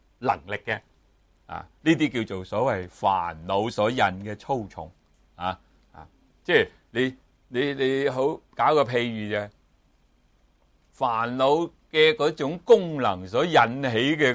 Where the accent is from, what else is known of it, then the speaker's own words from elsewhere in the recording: Guangdong, China; 我哋广东人好觉㗎嘛，知唔知我哋冇呢种咁嘅飲食習慣㗎嘛。